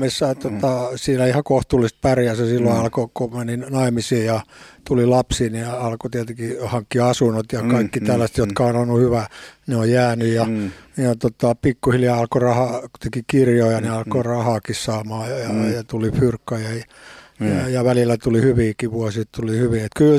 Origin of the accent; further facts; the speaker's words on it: Helsinki, Uusimaa, Finland; Mä oon syntynyt Larussa silloin, se kuulostaa hienolta nykyään, nykyään hieno alo, mutta silloin se oli sellainen puitolo, missä oli ulkovessa. Ja sitten mä oon asunut Itä-Helsingissä koko oikein niin kuin loppu.